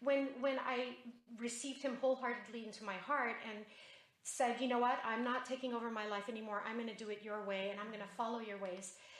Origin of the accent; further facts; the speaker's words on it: Philippines; also born or lived in Utah, United States; so I'm half Filipino, half American. My dad was in the military, and I was born in Utah. Then 5.5 years later, we moved back to the Philippines, mm-hmm.